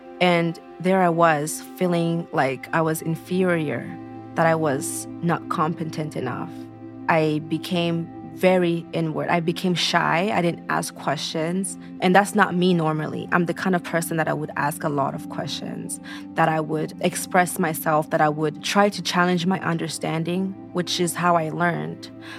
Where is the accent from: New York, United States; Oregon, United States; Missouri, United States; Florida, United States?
Oregon, United States; Portland; So I grew up in North Portland, the St. John's area. Roosevelt High School was an amazing school.